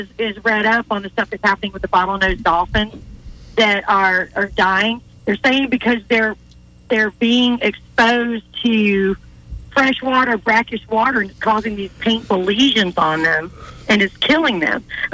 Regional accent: Pensacola Beach, Florida, United States; And like I said, I'm a beach baby. I was born and raised on Pensacola Beach.

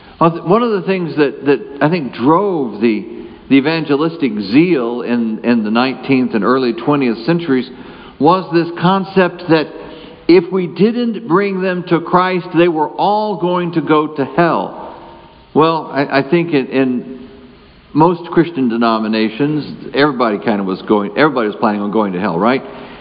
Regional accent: the South, United States; I was raised in the South, and the Southern Baptists, they knew the Northern Baptists were going to hell.

